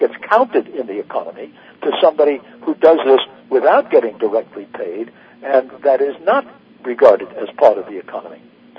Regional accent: United States; Well, I'm being an American, I come with chemical optimism.

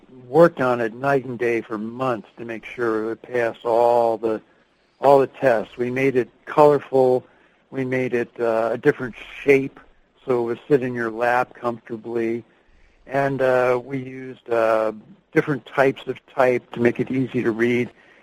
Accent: Cincinnati, Ohio, United States; also born or lived in New York City; I was born in New York City, but very early on, when I was about seven, and I'm in my 60s now, my father, who was an executive with the Form Ica Corporation, had to move to the home office in Cincinnati, Ohio

